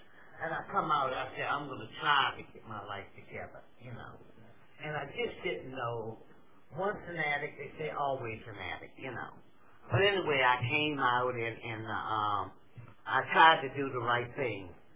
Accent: Washington, District of Columbia, United States; And I'm from Washington, D.C.

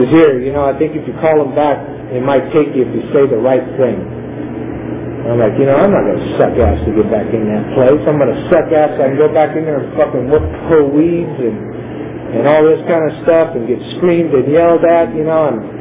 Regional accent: California, United States; I'm in the Bay Area. I'm from the San Joaquin Valley, you know.

